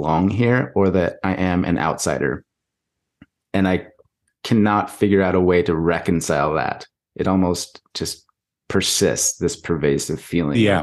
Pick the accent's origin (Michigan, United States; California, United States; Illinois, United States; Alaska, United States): California, United States; Los Angeles; also born or lived in Australia; now in Canada; I grew up in Los Angeles, but I currently live in Canada. And in a former life, I was a scientist on the Great Barrier Reef in Australia, where I lived for about a decade.